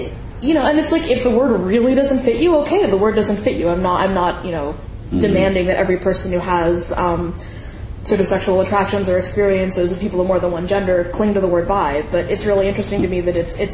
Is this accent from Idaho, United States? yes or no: no; San Francisco, California, United States; I grew up in the Ingleside in San Francisco, and you know, Ingleside is sort of this interesting, like, mostly like sort of working class, lower middle class, like very mixed race neighborhood, and, you know, I went to the like local Catholic school there.